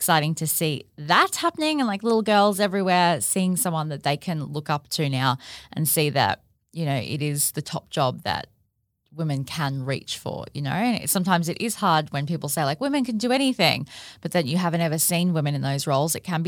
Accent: Australia; And obviously I'm Australian, so it doesn't have the same impact on Australians as it does in Americans.

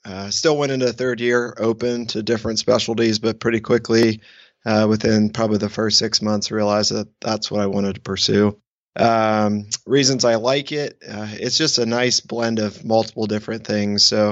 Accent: Columbus, Ohio, United States; Live in Ohio. I grew up in Ohio, initially grew up in Columbus

